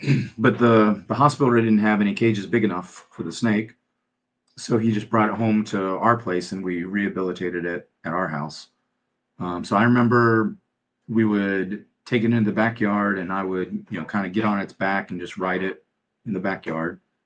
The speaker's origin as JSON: {"language": "English", "town": "Charlotte", "region": "North Carolina", "country": "United States", "said": "I'm from North Carolina, from Charlotte, North Carolina."}